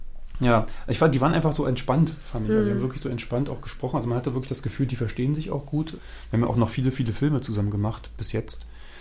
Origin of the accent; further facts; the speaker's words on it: Potsdam, Brandenburg, Germany; ich komme ja aus Potsdam, das ist ja Nachbarstadt von Berlin